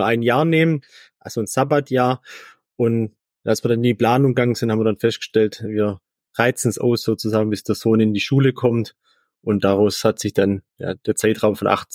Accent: Swabia, Germany; accent: Swabian; 38 Jahre alt, wir kommen aus dem Schwabenland, wie man vermutlich jetzt auch hören wird in unserem Dialekt.

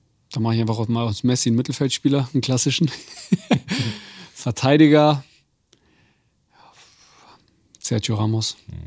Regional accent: Munich, Bavaria, Germany; ich komme aus München

